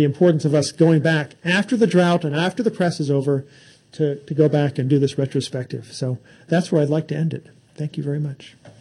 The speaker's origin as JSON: {"language": "English", "region": "California", "country": "United States", "said": "I'm from California. I should know these things."}